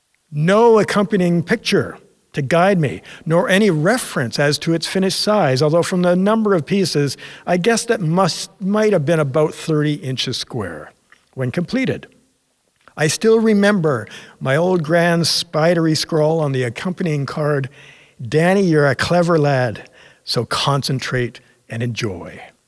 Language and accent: English; Ontario, Canada; like most boys growing up in Northern Ontario, although my normal default setting was racing about and exploring the outdoors, canoeing and fishing in the summer, and hockey in the winter